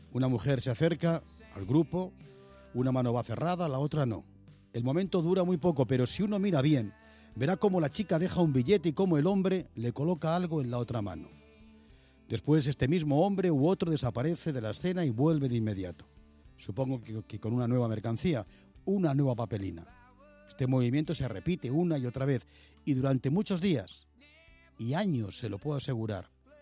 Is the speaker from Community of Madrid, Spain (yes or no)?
yes; Madrid, Community of Madrid, Spain; Soy madrileño y tengo la suerte inmensa de pisar el Retiro todos los días.